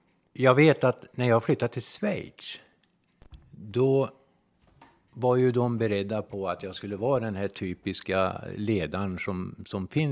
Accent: Hagfors, Värmland, Sweden; i Hagfors när jag växte upp där

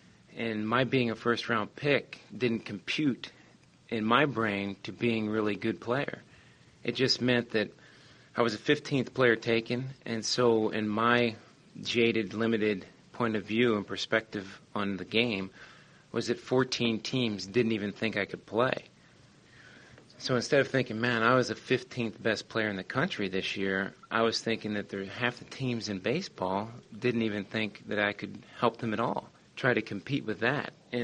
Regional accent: Cincinnati, Ohio, United States; I grew up in Cincinnati. Was drafted out of high school in the first round and have been playing professional baseball for the last 14 years.

